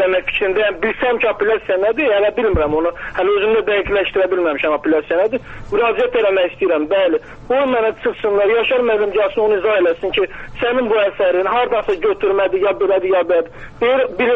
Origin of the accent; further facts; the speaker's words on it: Karabakh, Azerbaijan; Baxmayaraq bir Qarabağlıyam.